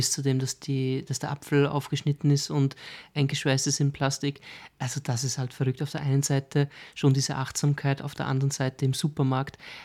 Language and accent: German; Austria; Da wird bei uns in Österreich alles zusammenfallen.